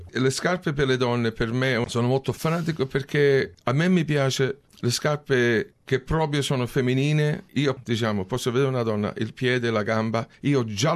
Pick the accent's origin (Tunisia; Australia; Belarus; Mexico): Australia; Adelaide, South Australia; È perché io ero nato in Adelaide, cresciuto lì.